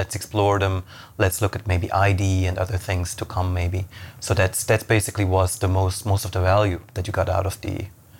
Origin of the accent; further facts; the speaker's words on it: Switzerland; I grew up in Switzerland, of course, I knew about Zug